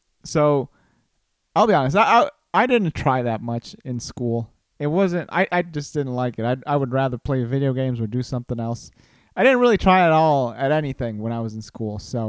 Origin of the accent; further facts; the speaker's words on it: Costa Rica; first language Spanish; English is a second language; I grew up in Costa Rica, and my native language is Spanish, but I also grew up speaking in English with my fascia. So it was like a mixed language household. I spoke English with my dad, and I spoke Spanish with my mom.